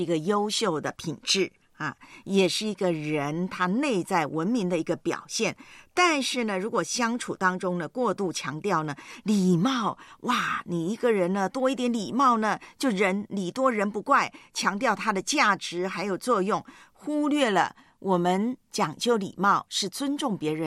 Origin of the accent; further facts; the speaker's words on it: Taiwan; 我回台湾我的老家呢，母会我的教会